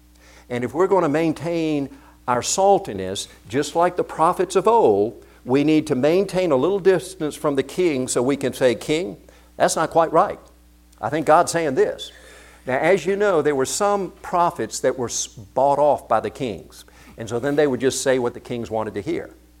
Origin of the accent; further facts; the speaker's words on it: South Korea; when I was growing up in Korea